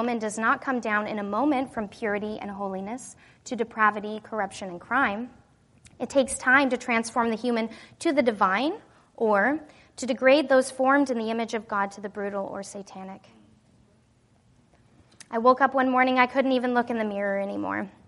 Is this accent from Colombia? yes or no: no; Wyoming, United States; I didn't really see growing up in Wyoming.